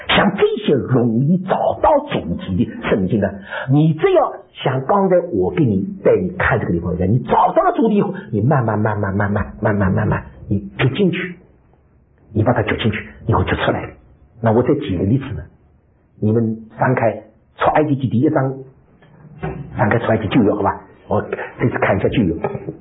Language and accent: Chinese; China; 所以我们中国人说多子多孙是福气